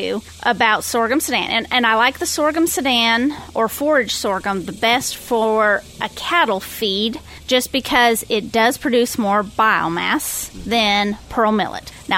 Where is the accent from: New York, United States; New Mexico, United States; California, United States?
New Mexico, United States; I'm from New Mexico. I understand drought.